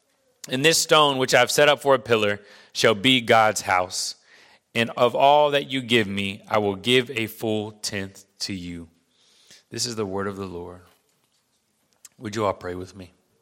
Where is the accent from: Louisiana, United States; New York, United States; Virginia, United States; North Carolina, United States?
Virginia, United States; Virginia Beach; Maybe if you're like me, I grew up in Virginia Beach.